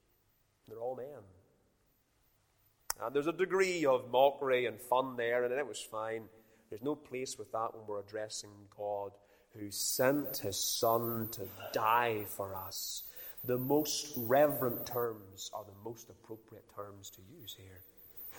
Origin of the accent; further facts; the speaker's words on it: Ballymena, Northern Ireland, United Kingdom; I've friends that I grew up with in Ballymena.